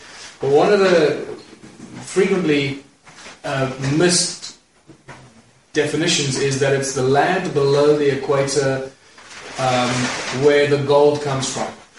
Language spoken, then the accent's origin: English; New York, United States; born there; I was born in New York.